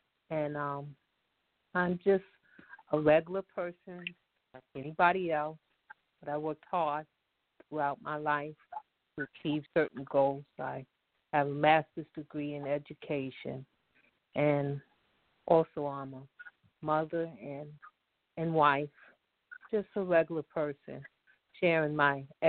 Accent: Brooklyn, New York, United States; also born or lived in South; So I'm proud to be a native of Brooklyn. I've been in Brooklyn for over 20 years.

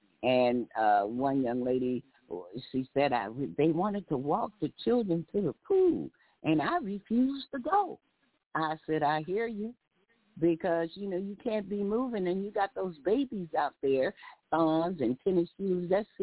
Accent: Texas, United States; being a Texan brought up in the heat, that's why people in those heated areas move like snails.

